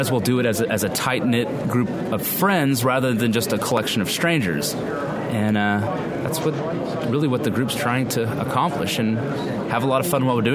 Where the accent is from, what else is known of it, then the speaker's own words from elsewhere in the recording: Oklahoma, United States; I grew up in Oklahoma, and whenever I go to my local shows in Oklahoma, in Tulsa, Oklahoma City, it was always in a gymnasium, you know, with 10 or 15 dealers.